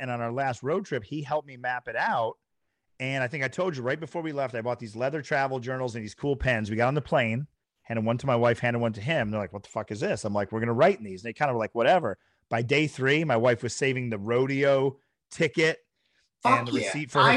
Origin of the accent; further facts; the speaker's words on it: Syracuse, New York, United States; I grew up in Syracuse, New York, bumfuck redneck town outside the city.